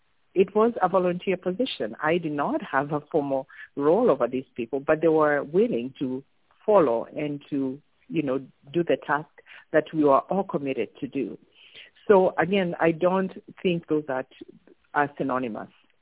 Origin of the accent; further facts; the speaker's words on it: Kenya; also born or lived in United States; now in Canada; growing up in Kenya, coming to Canada with a stopover in the U.S. and back to Western Canada.